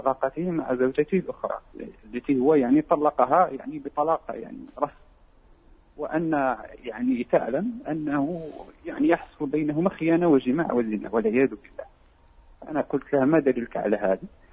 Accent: Morocco; مع أن كبرنا في المغرب

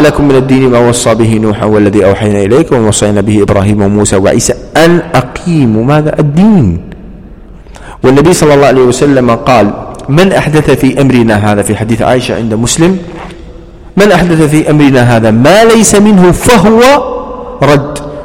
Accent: United Arab Emirates; فمن عادة النساء مثلا عندنا في الإمارات

